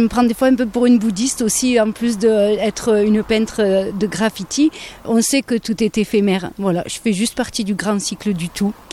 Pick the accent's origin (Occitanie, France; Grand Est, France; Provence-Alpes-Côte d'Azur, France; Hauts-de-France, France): Provence-Alpes-Côte d'Azur, France; Alors j'habite Volonne et puis je suis du département, hein, clairement.